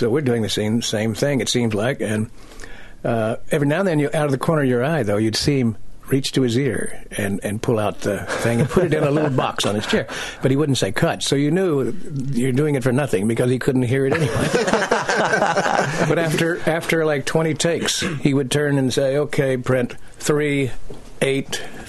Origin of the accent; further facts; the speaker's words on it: Kentucky, United States; Well, my hometown in Kentucky, they put on the marquee starring … in Straitjacket, also starring Joan Crawford.